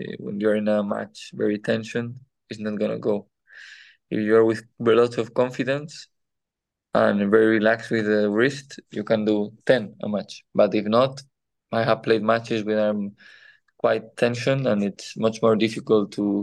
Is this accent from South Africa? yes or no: no; Motril, Andalusia, Spain; also born or lived in Malaga; I was born in Malaga. We have a house in Marbella, but we have a house where I have been raised. It's in Motril. It's like in the beach of Granada.